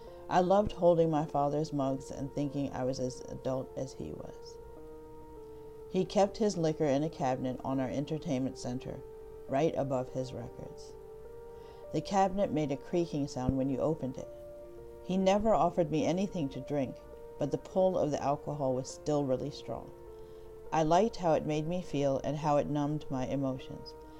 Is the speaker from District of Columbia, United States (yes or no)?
yes; Washington, District of Columbia, United States; I'm an African-American Muslim woman, and I grew up in the Washington, D.C. area.